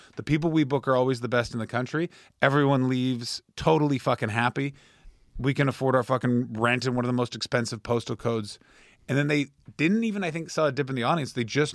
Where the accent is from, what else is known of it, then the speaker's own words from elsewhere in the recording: Ottawa, Ontario, Canada; I'm from Canada.